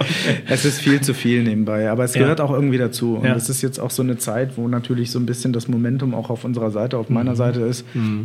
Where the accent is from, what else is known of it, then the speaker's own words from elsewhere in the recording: Adenstedt, Lower Saxony, Germany; now in Munich, Germany; oder in Adenstedt, wo ich herkomme, das lasse ich mal dahingestellt.